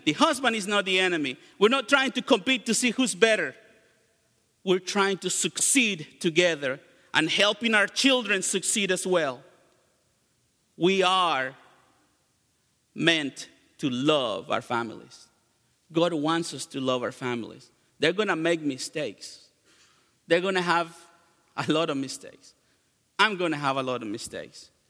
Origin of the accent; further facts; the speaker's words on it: Mexico; I grew up in Mexico, and I can tell you that the leaders just serve themselves.